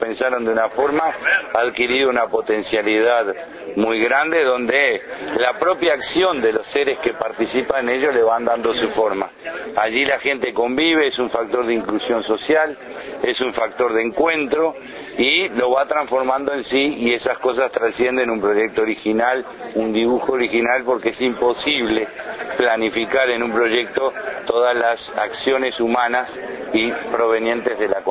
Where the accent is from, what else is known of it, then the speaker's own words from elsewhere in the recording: Uruguay; para el turismo de lo que somos los uruguayos